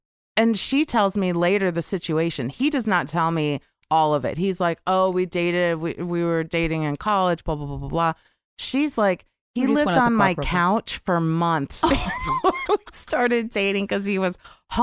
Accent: Overland Park, Kansas, United States; No, I'm from Kansas.

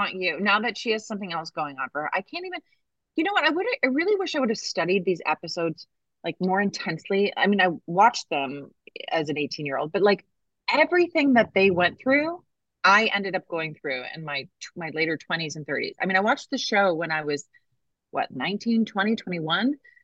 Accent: Minnesota, United States; So my husband and I grew up in Minnesota.

